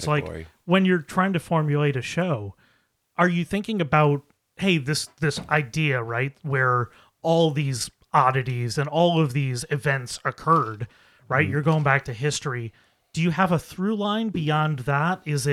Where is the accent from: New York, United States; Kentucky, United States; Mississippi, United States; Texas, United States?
New York, United States; Buffalo; Like, I grew up in the Buffalo area, and I remember you hear all about the locks